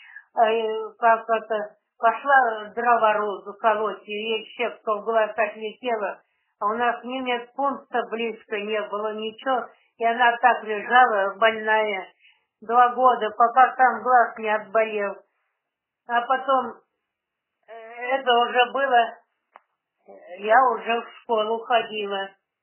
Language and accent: Russian; Pushkari, Novosibirsk Oblast, Russia; born there; Я родилась в Новосибирской области, Ордынский район, село Пушкари.